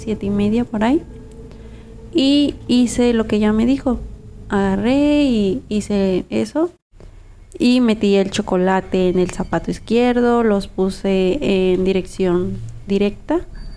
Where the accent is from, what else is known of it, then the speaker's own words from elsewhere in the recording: Guerrero, Mexico; now in Tijuana, Mexico; actualmente yo soy de Guerrero, radico en Tijuana, tengo 8 meses aquí